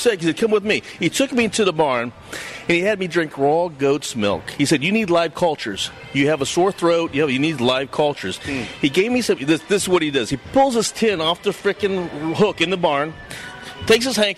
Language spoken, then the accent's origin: English; Uniontown, Ohio, United States; also born or lived in Akron; I'm from Akron, Ohio. I'm from Uniontown, Ohio, as I read. It's all Amish and Mennonite.